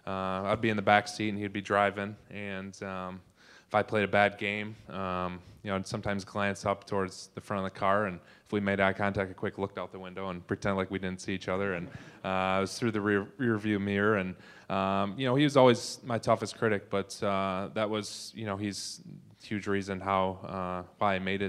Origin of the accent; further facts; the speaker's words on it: Michigan, United States; I thought that I had a unique story growing up in Michigan then playing for the Red Wings